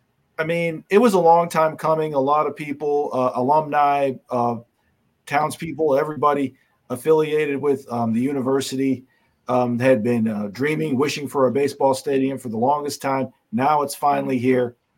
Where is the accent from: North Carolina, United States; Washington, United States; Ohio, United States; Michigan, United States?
Ohio, United States; And I told him I was from Northeast Ohio.